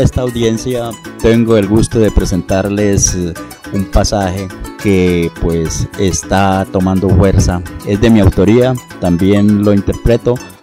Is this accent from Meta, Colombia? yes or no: yes; Cubarral, Meta, Colombia; also born or lived in Tolima; now in Villavicencio, Colombia; soy oriundo del departamento del Tolima. A muy temprana edad, soy como las reinas. Nací en el Tolima, me crié en Cubarral y ahora estoy en Villavicencio.